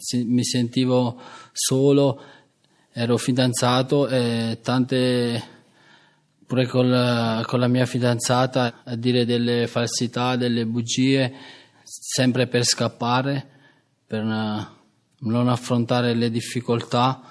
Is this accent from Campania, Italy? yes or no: yes; Naples, Campania, Italy; ho 35 anni, vengo da Napoli